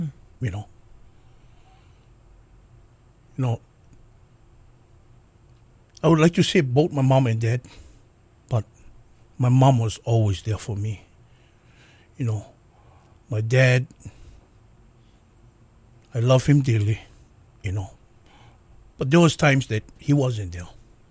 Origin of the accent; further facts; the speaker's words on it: Kalihi, Hawaii, United States; You know, I actually had some fun times in Kalihi. Some of the most memorable moments of my life was growing up in Kalihi.